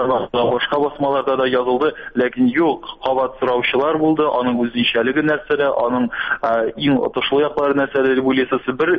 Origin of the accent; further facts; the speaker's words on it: Naberezhnye Chelny, Tatarstan, Russia; Мин үзем Чаллыдан булгач, юлларның даңгыл карагысы беләм